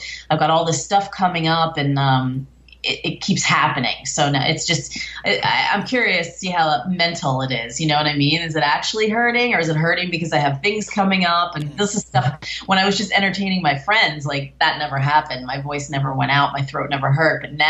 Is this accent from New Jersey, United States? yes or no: yes; Bloomfield, New Jersey, United States; No, that's true. I mean, I'm from Bloomfield, New Jersey, so you know. Crazy. Italian-Irish, fighting all the time, everybody just kind of nuts